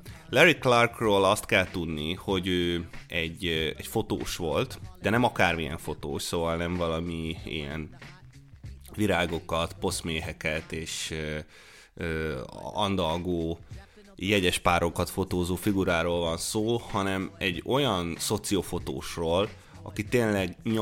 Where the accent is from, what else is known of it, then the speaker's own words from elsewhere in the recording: Debrecen, Hajdú-Bihar, Hungary; És én debreceni vagyok, és emlékszem, mikor gyerekként